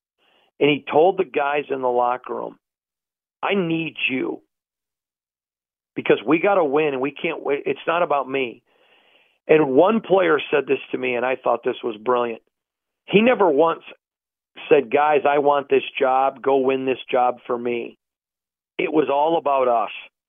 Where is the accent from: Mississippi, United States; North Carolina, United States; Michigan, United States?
Michigan, United States; And I know because I grew up in Michigan and I've been around the country.